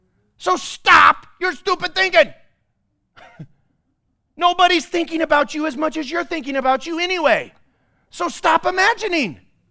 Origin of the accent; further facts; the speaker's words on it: Iowa, United States; born there; I was born in Iowa, and you got an Iowan heart.